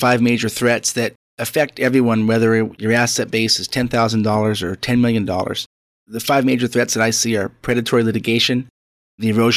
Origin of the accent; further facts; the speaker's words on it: United States; And since I'm an American, many of the examples that I cite deal specifically with the economic and legal environment of the United States.